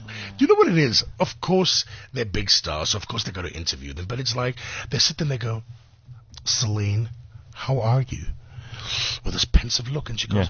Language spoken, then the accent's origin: English; South Africa; In South Africa, we're not a melting pot. We are Khoza, we are Zulu, we are Greek, we are Italian, we are Irish.